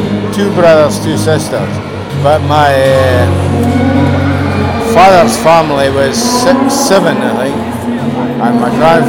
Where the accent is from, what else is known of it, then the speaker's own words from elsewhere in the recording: Carradale, Scotland, United Kingdom; my family background is I was brought up in Carradale. I was born in 1947 and was brought up in Carradale right through the 40s, the 50s and the 60s. My grandfather and uncles were prolific ring net fishermen.